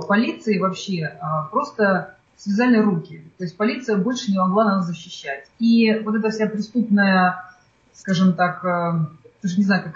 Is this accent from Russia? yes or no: no; Luhansk, Luhansk Oblast, Ukraine; moved away as an adult; now in New York, United States; Я родилась в Луганске, прожила там все 37 лет. Через, в общем-то, 37 лет я эмигрировала в Америку, ехала жить в Нью-Йорк. И вот 9 лет я жила в Нью-Йорке